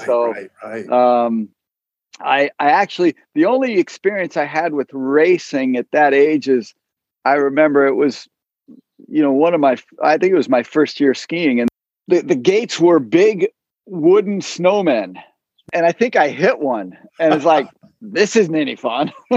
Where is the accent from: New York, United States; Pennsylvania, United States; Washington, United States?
Washington, United States; Seattle; So I grew up in Seattle and grew up skiing, learned to ski at Alpental, which is a great little hill about an hour from Seattle.